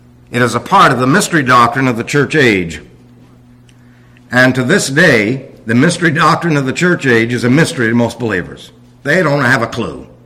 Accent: New York, United States; now in Arizona, United States; We have a tape of our three girls when we're coming cross country from New York to Arizona.

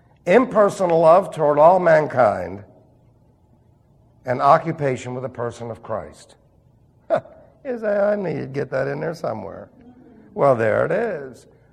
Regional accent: Sunnyside, New York, United States; accent: New York; We meet, and I'm right from Sunnyside, New York. And I talk like a typical New Yorker, slurring my words with everything that goes with it

